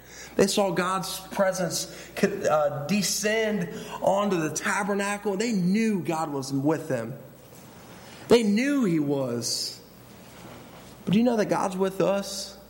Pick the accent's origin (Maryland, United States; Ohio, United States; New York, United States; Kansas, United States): Ohio, United States; Cincinnati; You see, I grew up in Cincinnati, and you know what Cincinnati is short for? Losers. I mean, we never win anything.